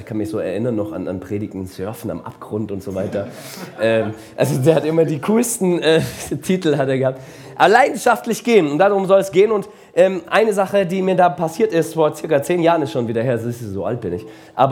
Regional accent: Singen, Baden-Württemberg, Germany; ich komme ursprünglich aus Baden.

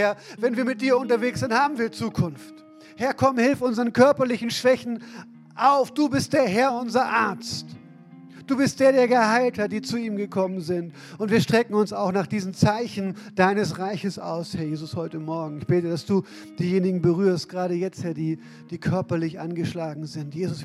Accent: Northern Germany, Germany; Weil ich kenne Rasenmähen als Norddeutscher. Ja? Auf dem flachen Land, du, mein Jung, na, da geht das gut.

